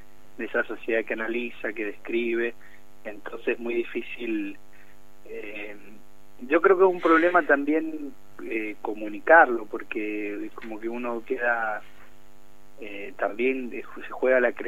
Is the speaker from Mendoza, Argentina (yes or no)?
yes; Malargüe, Mendoza, Argentina; Yo soy de Malargüe y ellos viven en la zona rural